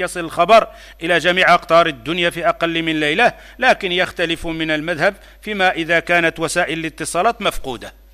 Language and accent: French; Morocco; le Maroc, je suis marocain